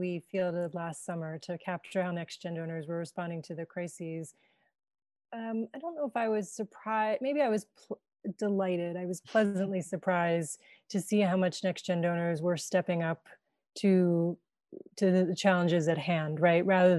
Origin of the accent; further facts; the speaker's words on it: Baltimore, Maryland, United States; I moved back to my hometown of Baltimore from college